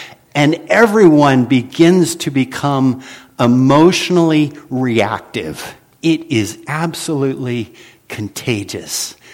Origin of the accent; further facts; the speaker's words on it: Santa Cruz, California, United States; I've always loved all the Bay Area teams because I grew up in Santa Cruz